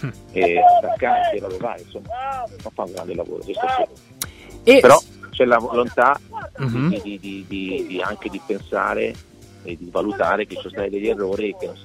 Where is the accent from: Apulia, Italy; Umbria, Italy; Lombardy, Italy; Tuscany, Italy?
Tuscany, Italy; Florence; Noi siamo fiorentini, normale.